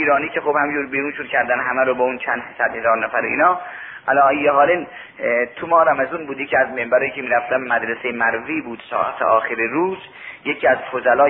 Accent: Mashhad, Razavi Khorasan, Iran; گفتم من اصلا مال مشهده

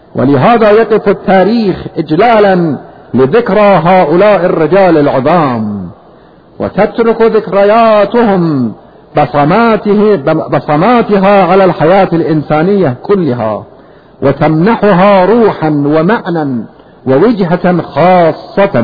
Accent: Iran; بنده به عنوان یک ایرانی، یک مسلمان

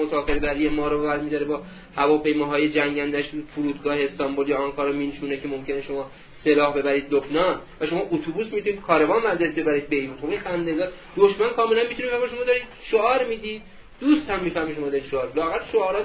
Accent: Iran; گفتم که من ایرانی هستم.

